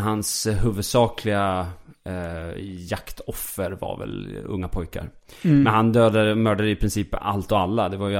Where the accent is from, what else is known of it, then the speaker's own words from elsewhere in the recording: Falun, Dalarna County, Sweden; jag är uppväxt i Falun. Så att jag har ju... Och jag var ju också barn på 90-talet där.